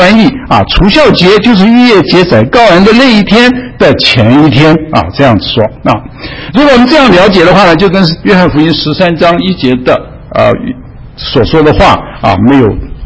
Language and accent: Chinese; China; 因为按照我们中国人的习惯